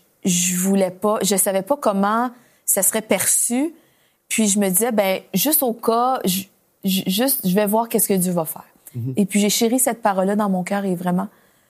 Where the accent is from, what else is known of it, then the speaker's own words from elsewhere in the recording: Alberta, Canada; On retournait chez nous en Alberta.